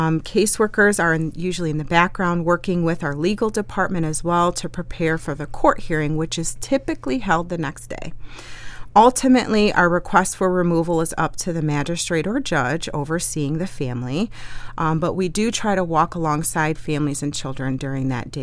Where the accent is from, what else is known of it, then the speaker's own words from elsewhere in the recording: Indiana, United States; born there; I was born in Indiana a long time ago.